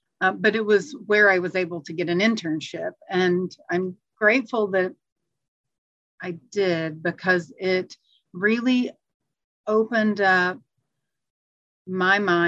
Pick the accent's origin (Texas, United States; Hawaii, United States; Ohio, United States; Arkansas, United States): Arkansas, United States; I was born and raised in the South in Arkansas. My family all holds very strong Christian faith and values